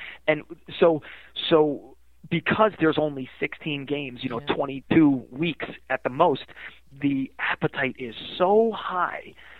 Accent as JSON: {"language": "English", "region": "East Coast", "country": "United States", "said": "I come from the East Coast where we had concrete and we played basketball every day, right? That was where I came from."}